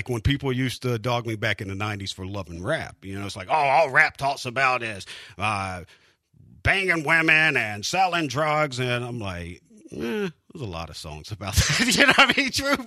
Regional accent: South Carolina, United States; Now, I grew up in South Carolina. My parents were country fans.

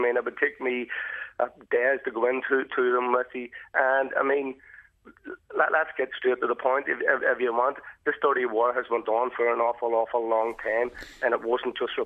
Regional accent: Ballymurphy, Northern Ireland, United Kingdom; And I'm from Ballymurphy.

